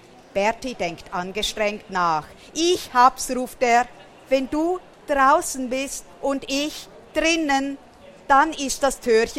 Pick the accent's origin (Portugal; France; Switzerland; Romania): Portugal; Ronaldo natürlich, würde ich auch sagen, als Portugiesin.